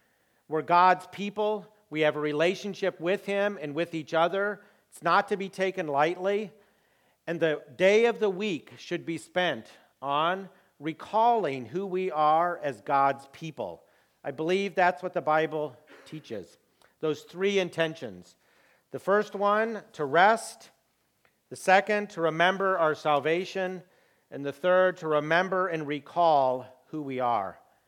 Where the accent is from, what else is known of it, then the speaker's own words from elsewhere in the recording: United States; You know, I'm an American foreigner. I'd only lived there like 2-3 years.